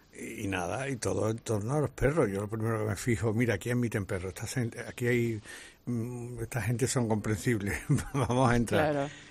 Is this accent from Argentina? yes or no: no; Spain; como todo español.